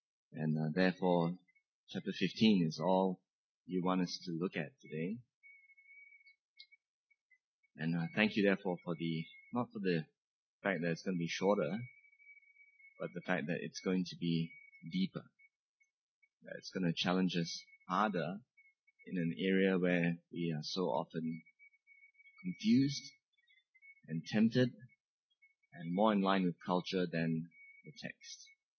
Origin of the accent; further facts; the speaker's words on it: Malaysia; So it takes a lot of thinking about who we are as Malaysian Christians to apply this.